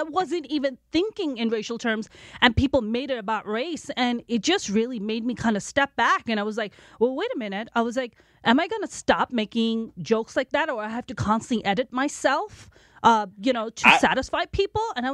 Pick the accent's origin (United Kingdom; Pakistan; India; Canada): Pakistan; I was like, I'm Pakistani